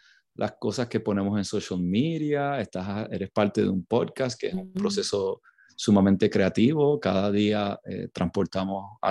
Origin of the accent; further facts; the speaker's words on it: Puerto Rico; now in United States; Creciendo en Puerto Rico, sí era mi sueño vivir en los Estados Unidos. Esa parte la he logrado.